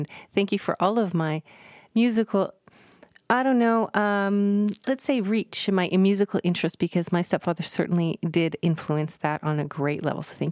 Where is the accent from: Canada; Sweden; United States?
Canada; when I was growing up in Canada, I remember one Halloween, and I was probably about 5 years old.